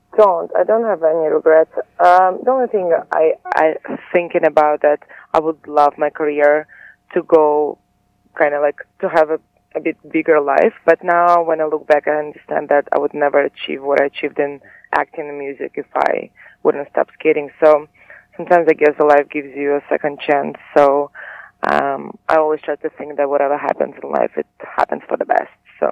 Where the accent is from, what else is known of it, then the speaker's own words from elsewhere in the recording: Latvia; moved away; So my skating career started back home. I'm from Latvia originally.